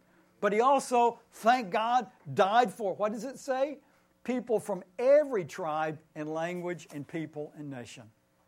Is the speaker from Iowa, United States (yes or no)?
no; Tennessee, United States; accent: Tennessee twang; Y'all, I am probably terminally Southern. I don't know if you hear Tennessee twang in my accent or not.